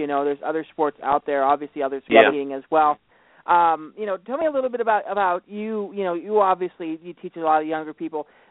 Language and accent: English; Montana, United States; from my home state of Montana, we actually do have high school golf teams.